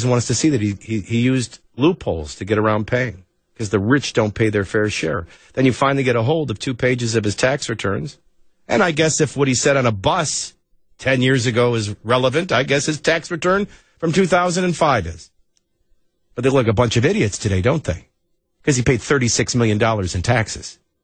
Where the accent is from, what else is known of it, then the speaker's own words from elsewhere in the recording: Nashville, Tennessee, United States; from Nashville, Tennessee, where I'll have to finagle traffic.